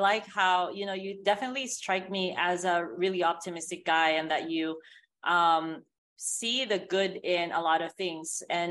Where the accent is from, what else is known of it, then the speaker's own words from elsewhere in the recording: Philippines; now in United States; Because growing up in the Philippines